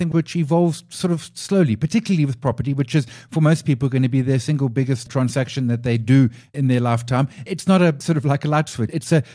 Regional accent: South Africa; It's better being a South African consumer, but it's still tough out there.

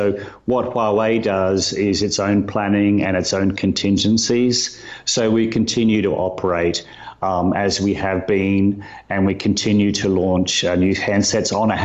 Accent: Australia; I'm from Australia.

